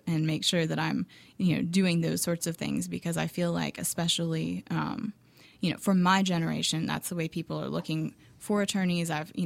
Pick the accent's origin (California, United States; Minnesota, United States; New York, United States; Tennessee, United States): Tennessee, United States; also born or lived in Virginia; now in Atlanta, United States; Originally, I'm from Tennessee, and I went to the University of Tennessee, and out of law school, my husband got a job in D.C., so we moved to Virginia, and I practiced law in Virginia.